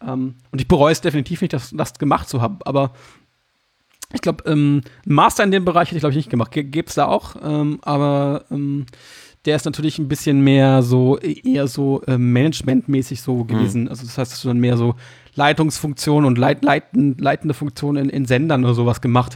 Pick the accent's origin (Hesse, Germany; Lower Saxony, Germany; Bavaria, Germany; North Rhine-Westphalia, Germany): Lower Saxony, Germany; Hildesheim; Ich komme ja eigentlich aus Hildesheim.